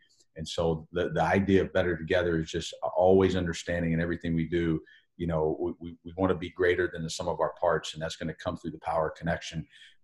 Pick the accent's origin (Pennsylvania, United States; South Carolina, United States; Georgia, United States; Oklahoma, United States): South Carolina, United States; Florence; also born or lived in Columbia; I grew up in Columbia early before we moved to Florence.